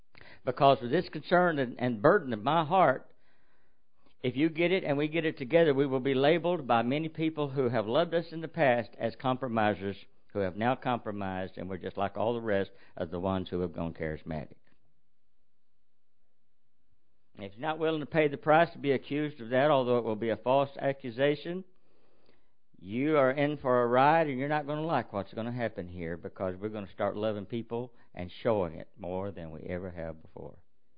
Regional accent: Arkansas, United States; I'm from Arkansas, and they really do go barefoot in Arkansas.

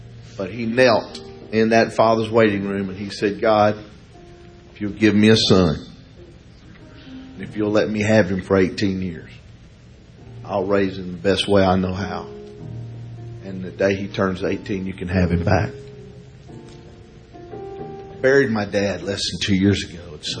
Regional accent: Alexandria, Louisiana, United States; born there; 1960, I was brought home from the Cabrini Hospital to 35 Texas Avenue in Alexandria, Louisiana. And I was the baby of the family.

